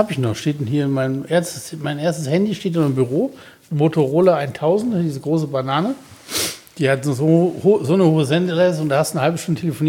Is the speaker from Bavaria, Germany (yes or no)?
no; Betzdorf, Rhineland-Palatinate, Germany; bei uns zu Hause in Betzdorf am Westerwaldrand, in Betzdorf an der Sieg bin ich ja aufgewachsen, oder die ersten Jahre habe ich gelebt